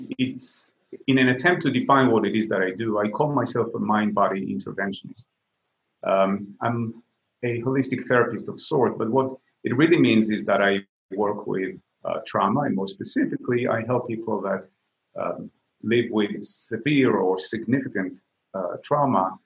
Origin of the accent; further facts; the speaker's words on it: Israel; I was 6 years old and I grew up in Israel.